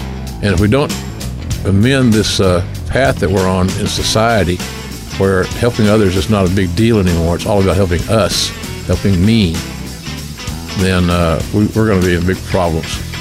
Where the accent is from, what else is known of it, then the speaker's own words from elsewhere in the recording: Oklahoma, United States; So from the rolling hills of my home state of Oklahoma, home of the Oklahoma Sooners … saying, so long, everybody.